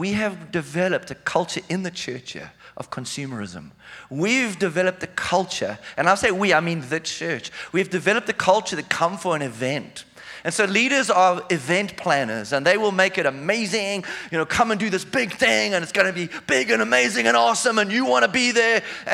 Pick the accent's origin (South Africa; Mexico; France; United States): South Africa; moved away as an adult; if you're a visitor. I hail from South Africa, the southern tip of Africa. We've been here now for just over a year.